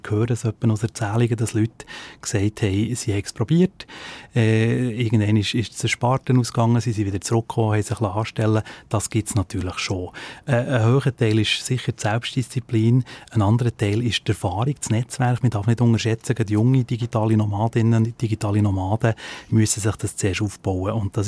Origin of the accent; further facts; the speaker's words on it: Switzerland; Man darf nicht vergessen, dass wir bei uns in der Schweiz wunderbar zum Beispiel aus den Bergen raus arbeiten können.